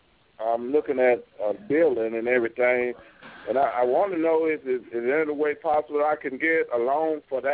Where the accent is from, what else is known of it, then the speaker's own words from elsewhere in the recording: Mississippi, United States; I'm from Mississippi.